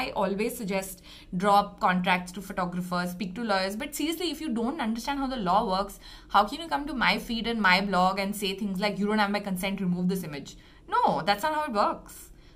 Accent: India; You know, as an Indian photographer, you don't really know what the laws are because nobody really teaches you

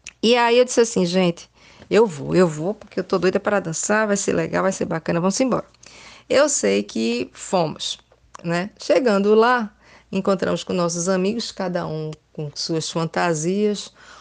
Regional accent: Paraná, Brazil; Eu sou paranaense da Gema e pernambucana do coração, mas eu fico dizendo que é o inverso, sabe? Eu tenho 51 anos

